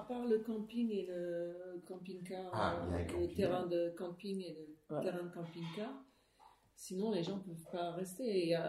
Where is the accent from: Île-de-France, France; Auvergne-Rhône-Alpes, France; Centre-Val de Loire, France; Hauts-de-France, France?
Île-de-France, France; Paris; Et moi, je suis citadine, je suis de Paris. J'ai vécu que dans des capitales.